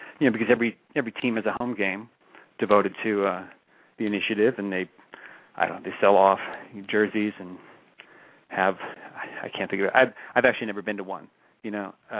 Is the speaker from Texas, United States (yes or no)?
yes; Austin, Texas, United States; I'm from Austin, and there's actually quite a bit of hockey here nowadays.